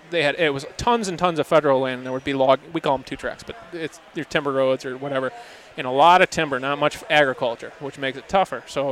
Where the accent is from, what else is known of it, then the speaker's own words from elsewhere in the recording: Michigan, United States; didn't grow up in Michigan, I wouldn't be the hunter I am today.